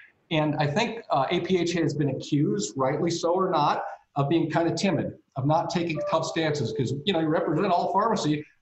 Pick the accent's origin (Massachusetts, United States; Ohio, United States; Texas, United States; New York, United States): Ohio, United States; I came from Ohio, which is an amazing state.